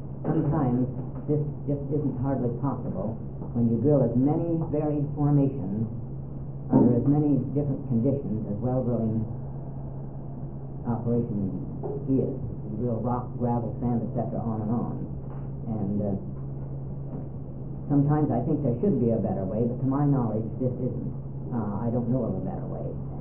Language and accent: English; Newberg, Oregon, United States; from Newburgh, Oregon. I've been in the well drilling business in Willamette Valley for the past 25 years.